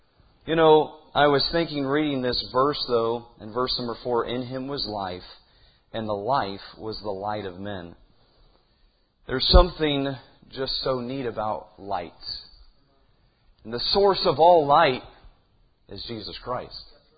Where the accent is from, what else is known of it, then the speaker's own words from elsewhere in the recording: Missouri, United States; And we grew up in Missouri, and it's real hilly.